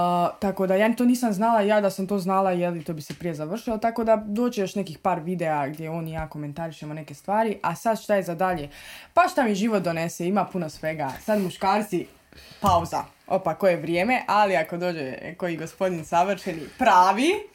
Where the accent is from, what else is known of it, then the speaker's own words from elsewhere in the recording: Trbovlje, Zasavje, Slovenia; Odraščala sam u Sloveniji, cijelo svoje življenje. Mislim, rojena sam, ja, za Savje. Ja sam iz Trbova